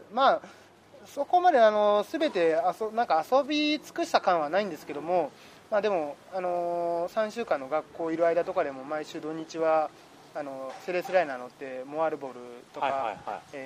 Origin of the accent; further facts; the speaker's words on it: Bunkyo, Tokyo, Japan; あの僕の実家が文京区の根津っていう、まあすごいシンプルにあの下町なんですけども